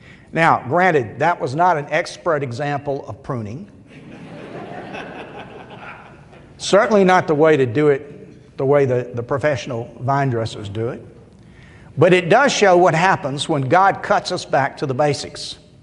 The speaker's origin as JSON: {"language": "English", "town": "Columbus", "region": "Georgia", "country": "United States", "tie": "born or raised there", "said": "growing up in Columbus, Georgia, we don't have grapevines."}